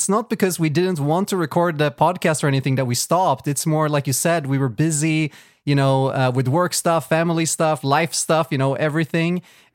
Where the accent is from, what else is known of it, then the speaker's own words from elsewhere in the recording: Sweden; first language Swedish; English is a second language; now in Poland; No, Swedish is my first language. But of course, I speak a lot of English these days as well because I don't live in Sweden. I live in Poland.